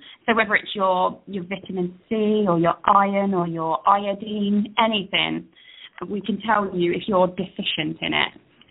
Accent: United Kingdom; We're British, after all.

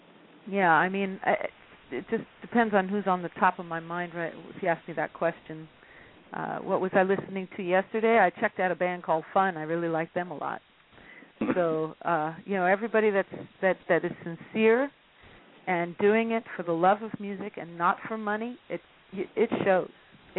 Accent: California, United States; San Francisco, of course, since I'm from the Bay Area, I get a lot of love from all the people that have supported me through the years.

